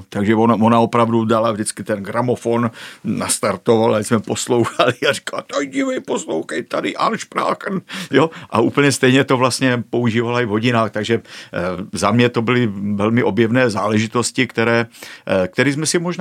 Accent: Prostějov, Olomouc Region, Czechia; pocházím z Hané, což je vlastně město Prostějov je velmi blízko Olomouci

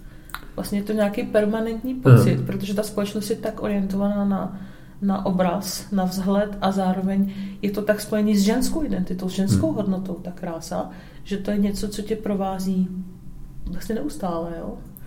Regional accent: Algeria; now in Czech Republic; já jsem vyrostla v Alžírsku, vlastně můj táta je Sudánec, ale žili jsme v Alžírsku

